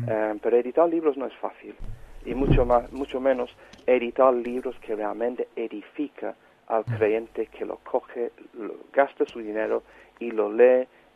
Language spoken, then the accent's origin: Spanish; England, United Kingdom; Spanish is a second language; yo como inglés tengo que tener mucho cuidado